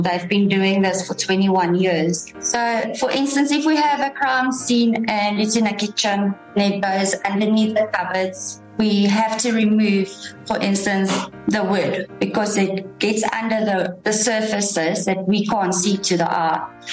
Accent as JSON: {"language": "English", "town": "Johannesburg", "region": "Gauteng", "country": "South Africa", "said": "Originally, I'm from the East Rand in Johannesburg. Went to Johan Heergens High."}